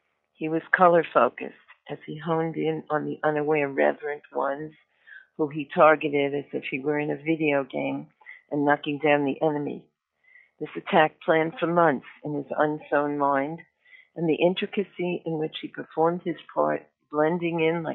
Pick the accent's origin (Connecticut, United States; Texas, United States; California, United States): Connecticut, United States; I come from Connecticut where Sandy Hook happened.